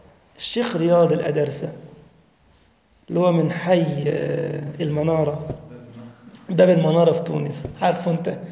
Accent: Egypt; اللي بيسموه عندنا في مصر يتبلى

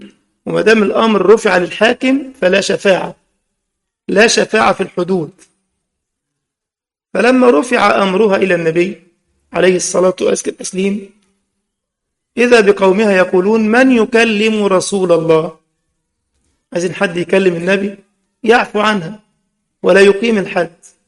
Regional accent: Egypt; بنقولها إحنا كده مثل عندنا في مصر

